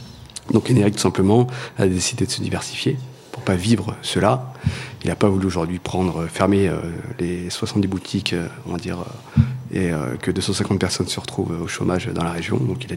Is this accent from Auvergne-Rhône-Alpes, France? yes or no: yes; Montluçon, Auvergne-Rhône-Alpes, France; parce que je suis de Montluçon à la base.